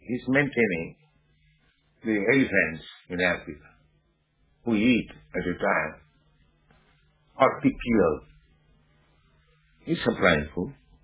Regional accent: India; English is a second language; So many people, they say, India is starving. I say, I am Indian. I never see any man starving and dying.

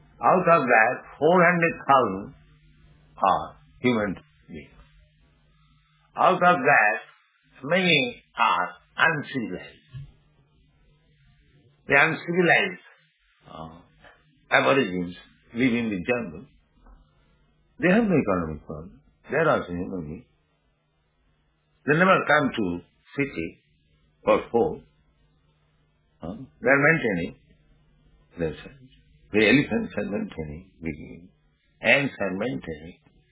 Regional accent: India; English is a second language; So many people, they say, India is starving. I say, I am Indian. I never see any man starving and dying.

